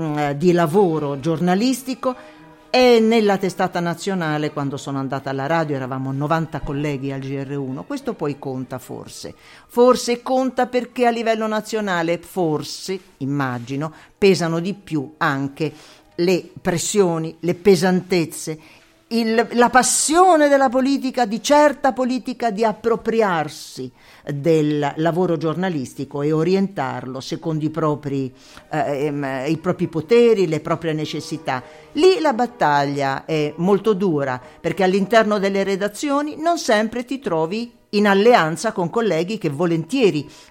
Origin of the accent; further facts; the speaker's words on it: Ancona, Marche, Italy; Io, che sono nata ad Ancona, venivo da una città piccola, abbastanza provinciale, ho conosciuto questa meravigliosa regione.